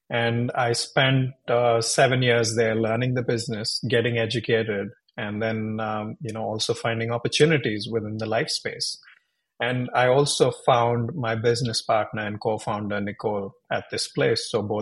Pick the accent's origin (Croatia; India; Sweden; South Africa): India; now in St. Louis, United States; So I immigrated from India with the dreams of getting to the Silicon Valley. That's where all the computer engineers at one point went.